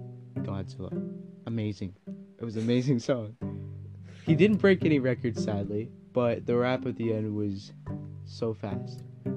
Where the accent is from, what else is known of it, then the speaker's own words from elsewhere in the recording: Canada; We wish Canadians were, because we're Canadian.